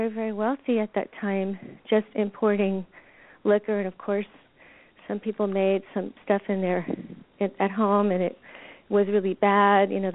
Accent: Washington, District of Columbia, United States; Well, I grew up in Washington, D.C., and I had my radio that I got to listen

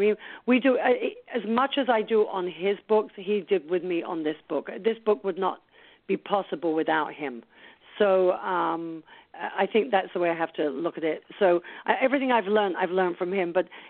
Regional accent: London, United Kingdom; I'm British, obviously, and I was brought up in London as a conservative Jew.

